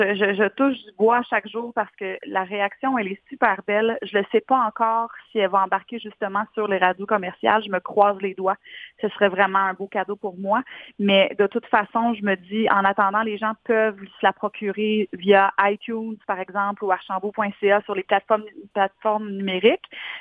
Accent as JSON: {"language": "French", "town": "Saint-Lin–Laurentides", "region": "Quebec", "country": "Canada", "tie": "born or raised there", "said": "Moi, j'ai grandi à Saint-Lin-Laurentide. Je viens d'une famille nombreuse. Je suis l'aînée d'une famille de 6 enfants. Puis on a eu... en fait, nous, on n'était pas riches. On n'était pas une famille riche."}